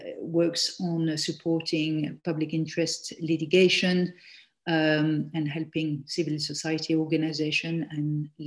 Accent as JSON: {"language": "English", "country": "Belgium", "moved": "as an adult", "lives_now": "London, United Kingdom", "said": "So I am from Belgium originally, and I read law in Belgium, and then I came to the UK after"}